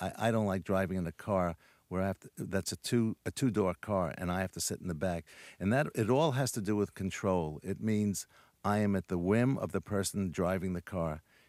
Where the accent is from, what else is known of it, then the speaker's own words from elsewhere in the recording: New York, United States; when I was growing up in New York, we lived on the third floor